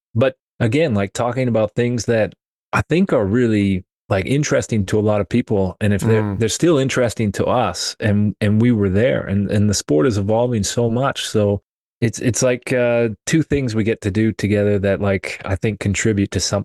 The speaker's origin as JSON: {"language": "English", "region": "British Columbia", "country": "Canada", "tie": "born or raised there", "said": "I grew up here in Canada, in British Columbia, out on the West Coast. So we're, yeah, kind of Pacific Ocean."}